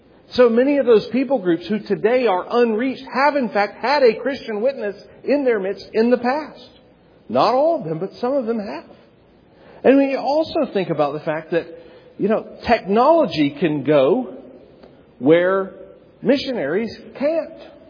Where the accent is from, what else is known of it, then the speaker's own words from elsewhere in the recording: North Carolina, United States; you're talking to a Bible Belt American. I had never heard the story of Jesus till I was 18 years old. I grew up right here in the Triad.